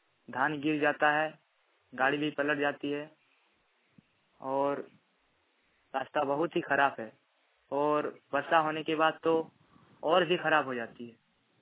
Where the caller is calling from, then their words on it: Dumka, Jharkhand, India; मैं रामगढ़ प्रखंड जिला दुमका झारखंड से बोल रहा हूँ।